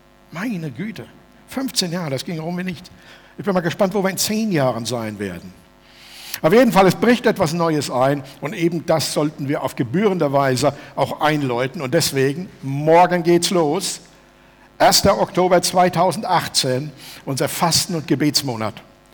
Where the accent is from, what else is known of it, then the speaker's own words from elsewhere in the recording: Steinheim, Germany; in meiner Jugend in Steinheim, hinten wo in der Nähe vom Erbe-Möbelcenter, da gab es mal so einen Apfelbaum